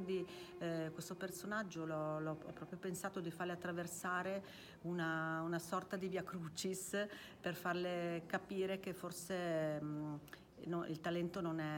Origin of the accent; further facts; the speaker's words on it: Veneto, Italy; Beh, io sono veneta e della bassa veronese, quindi queste zone sicuramente mi ricordano tantissimo